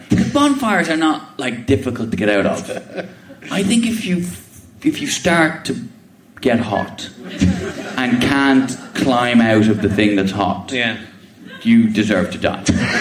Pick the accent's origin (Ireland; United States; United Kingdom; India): Ireland; But being Irish, the fireworks and bonfires go on for a good week before and after.